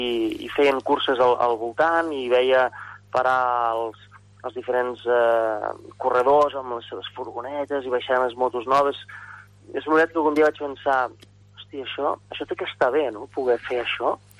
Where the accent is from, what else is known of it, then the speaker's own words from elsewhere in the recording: Oliana, Catalonia, Spain; also born or lived in La Seu d'Urgell; Vaig néixer, jo soc d'Oliana, però vaig néixer a la Seu d'Urgell